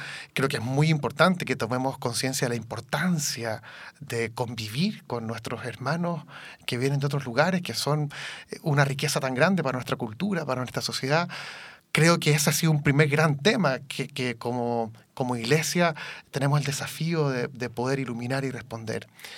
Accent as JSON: {"language": "Spanish", "country": "Chile", "said": "Es un tema que yo creo que nos cuestiona mucho como sociedad chilena"}